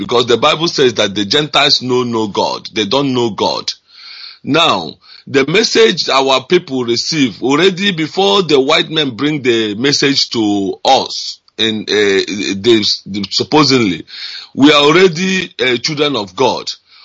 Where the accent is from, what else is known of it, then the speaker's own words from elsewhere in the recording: Umujoka, Nigeria; now in Dublin, Ireland; I'm calling from Dublin, Ireland. Yes, right. I'm from Umujoka in Olu, Biafra land.